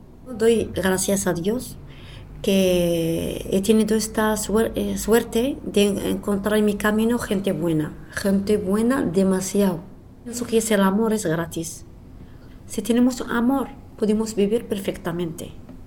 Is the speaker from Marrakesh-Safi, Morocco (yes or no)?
yes; Marrakesh, Marrakesh-Safi, Morocco; moved away; also born or lived in Al Haouz; Nací en Marrakech. He nacido en un pueblo que se llama Al Haouz, pero he crecido en Marrakech, el centro.